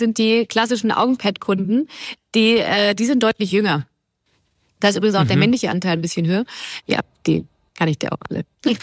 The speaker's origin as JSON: {"language": "German", "region": "Baden-Württemberg", "country": "Germany", "tie": "born or raised there", "said": "Und ich bin natürlich auch born and raised in the Black Forest. Das heißt, ich komme tatsächlich auch aus dem Dorf, wo die Firma auch ist. Da wohne ich auch immer noch bis heute."}